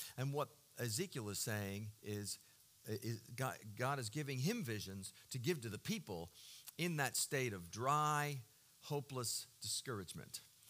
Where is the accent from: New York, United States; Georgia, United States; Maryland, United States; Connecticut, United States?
Maryland, United States; Baltimore; I grew up in Baltimore, and we are, my son and I are big Ravens fans.